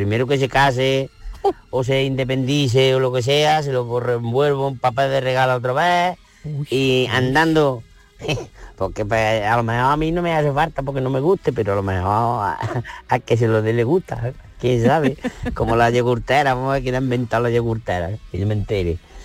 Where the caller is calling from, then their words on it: Lucena, Andalusia, Spain; de Lucena, la primera vez que hablo este año